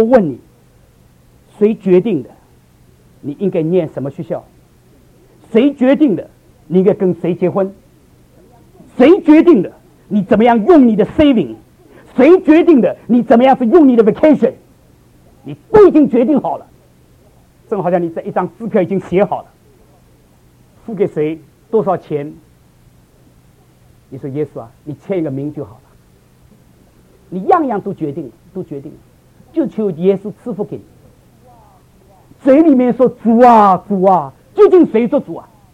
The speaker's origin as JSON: {"language": "Chinese", "country": "China", "said": "因为我是个中国人"}